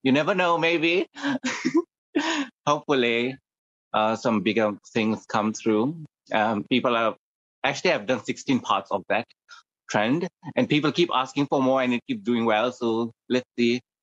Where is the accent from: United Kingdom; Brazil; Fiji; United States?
Fiji; to the people who do not know me, I'm from Fiji Islands.